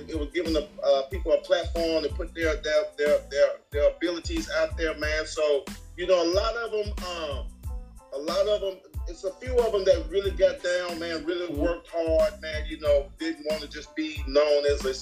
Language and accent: English; Mississippi, United States; Yeah, just growing up in Mississippi, man.